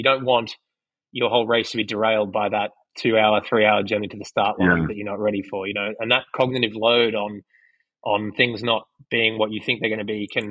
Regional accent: Australia; now in United States; now living in America, because obviously I'm Australian, but when I grew up in Australia

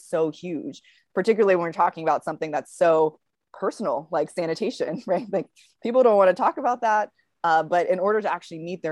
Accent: Georgia, United States; I'm from Georgia, and there's a lot of people here that live on septic.

